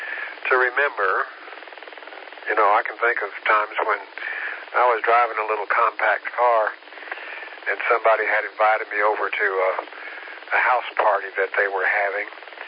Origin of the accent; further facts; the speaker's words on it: Tennessee, United States; I grew up in Tennessee. We had some snows there. We had some epic snows there, you know.